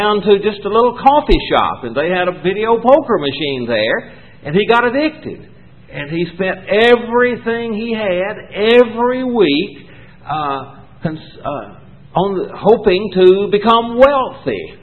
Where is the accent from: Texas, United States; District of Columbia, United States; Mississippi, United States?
Mississippi, United States; I grew up in Mississippi. We couldn't do anything. And my community couldn't even dance.